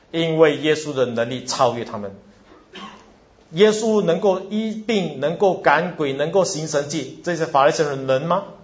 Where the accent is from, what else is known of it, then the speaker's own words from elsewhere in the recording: Singapore; 我们新加坡人有当过兵，有做过警察的